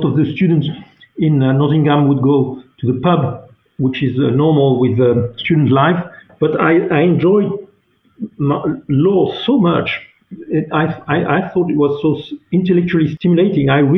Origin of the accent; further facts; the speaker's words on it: Toulouse, Occitania, France; English is a second language; also born or lived in Morocco; I grew up in Toulouse, which is a great place where I spent my years from the age of 6 to approximately 20 years old. So that's where I grew up.